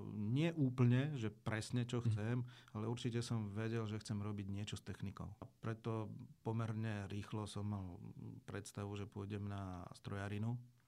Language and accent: Slovak; Hlohovec, Trnava Region, Slovakia; also born or lived in Považská Bystrica / Bratislava; narodil som sa v Považskej Bystrici, ale v podstate len kvôli tomu, že odtiaľ pochádzala mama. Prakticky sme bývali na prvé moje 4 roky života v Bratislave, kde sa narodil aj brat. No a následne sme sa presťahovali do Hlohovca